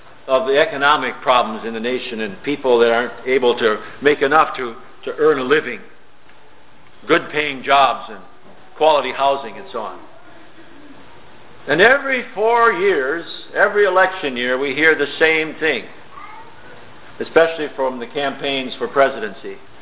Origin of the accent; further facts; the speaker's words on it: Minnesota, United States; there was a dairy in my hometown in southern Minnesota that had a cartoon cow named Elsie.